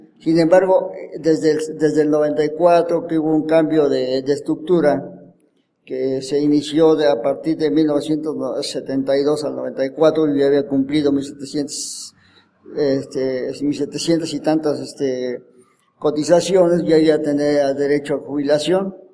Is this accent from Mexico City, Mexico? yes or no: yes; Mexico City, Mexico; Yo vengo de la colonia del Valle, que es una colonia muy pop-up, pero ahí fue una población de hace 500 años que vivía mi familia, y fuimos desterrados de ahí